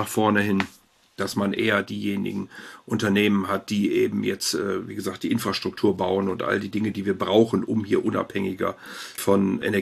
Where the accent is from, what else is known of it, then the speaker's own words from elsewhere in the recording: Rhineland, Germany; ich bin Rheinländer, habe vier Kinder, vier Enkel